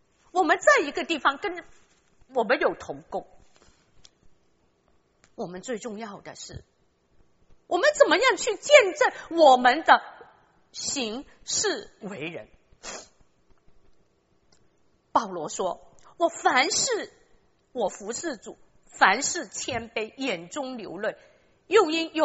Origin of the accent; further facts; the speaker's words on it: China; now in United States; 我们从中国来到美国